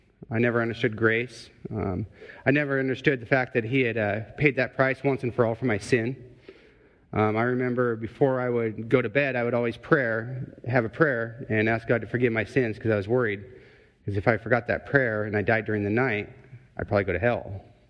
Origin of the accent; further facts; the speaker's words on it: Indianapolis, Indiana, United States; We are from Indianapolis.